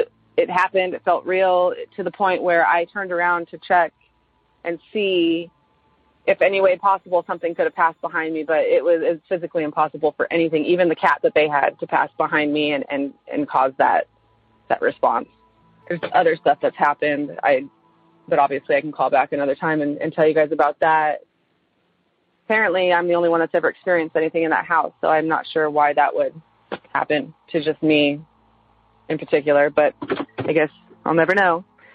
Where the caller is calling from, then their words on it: Austin, Texas, United States; I am calling from Austin area in Texas.